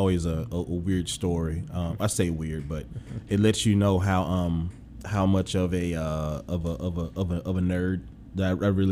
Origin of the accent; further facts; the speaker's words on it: Greenwood, United States; So so when I think about growing up in Greenwood, all of that permitted an existence that was different from a lot of what was going on in the region.